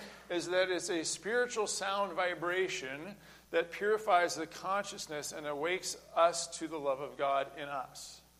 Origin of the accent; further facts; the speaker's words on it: Lynden, Washington, United States; I went to a Christian high school where I grew up in Linden, Washington